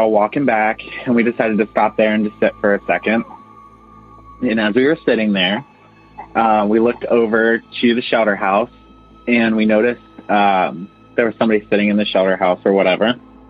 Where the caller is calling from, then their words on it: Ohio, United States; I'm originally from Ohio, but I now live in Sarasota, Florida, as I'm going to college at the new college.